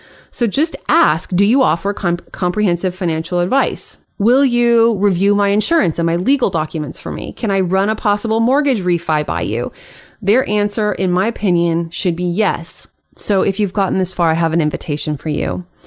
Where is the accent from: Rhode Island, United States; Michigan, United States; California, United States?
California, United States; San Jose; I even have clients here in my hometown of San Jose, California